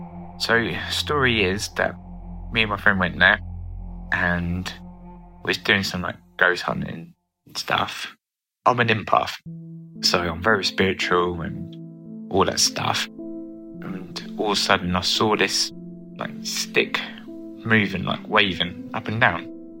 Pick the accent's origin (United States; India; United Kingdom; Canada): United Kingdom; London; from London, England.